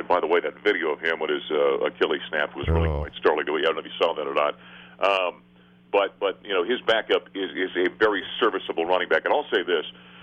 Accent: Grand Forks, North Dakota, United States; And it was a little place in my hometown of Grand Forks, North Dakota, called the Westward Ho.

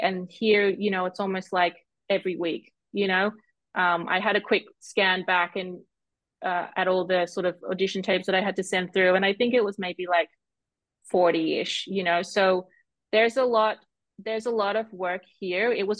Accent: Australia; no, I'm from Australia.

